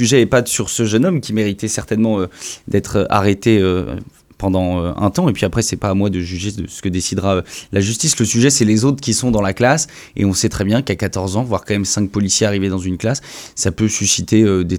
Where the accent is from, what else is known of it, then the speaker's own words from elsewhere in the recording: Quessoy, Brittany, France; moi j'ai grandi à Quessoy